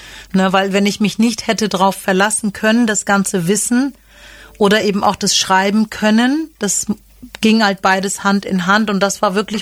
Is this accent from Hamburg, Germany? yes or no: yes; Hamburg, Germany; Ich bin in Hamburg geboren, habe da auch die Grundschule gemacht.